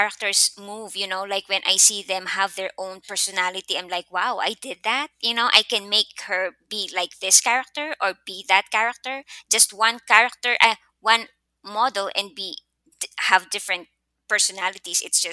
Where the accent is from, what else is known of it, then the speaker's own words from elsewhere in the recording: Calabarzon, Philippines; Yeah, I'm actually from a province in the Philippines called Laguna. It's like an hour away from Manila.